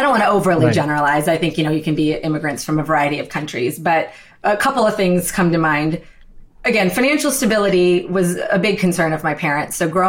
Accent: Wilmington, Delaware, United States; born there; So my dad was born in India. My mom was born in Pakistan. I was born in Wilmington, Delaware, but you know, first one of immigrant parents.

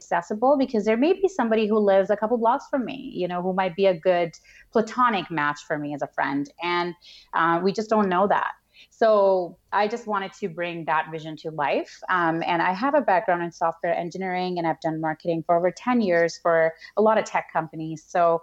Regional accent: Pakistan; I was raised in Pakistan, and, I was always told what to do, what not to do, as a girl growing up.

